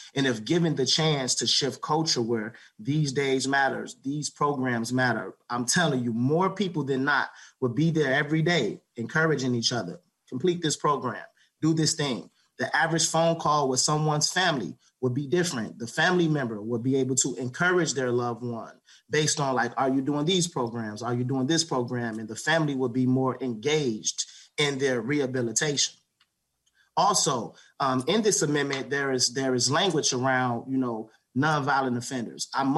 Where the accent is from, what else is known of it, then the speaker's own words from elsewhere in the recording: Minnesota, United States; I grew up in Minnesota correctional facilities.